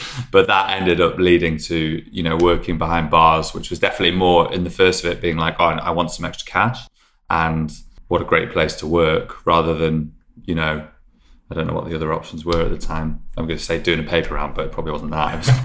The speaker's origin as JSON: {"language": "English", "town": "Manchester", "region": "North West England", "country": "United Kingdom", "tie": "born or raised there", "said": "I grew up in South Manchester, so that wasn't really an option."}